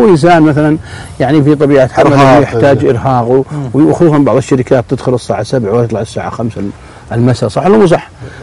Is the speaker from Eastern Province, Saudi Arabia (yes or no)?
no; Mecca, Makkah Province, Saudi Arabia; وحنا من مكة وحنا صغار